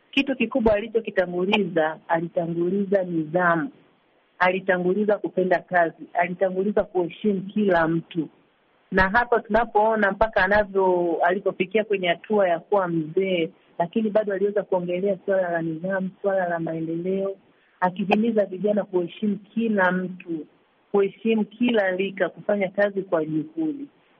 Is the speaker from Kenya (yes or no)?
no; Dodoma, Tanzania; ninatokea Dodoma.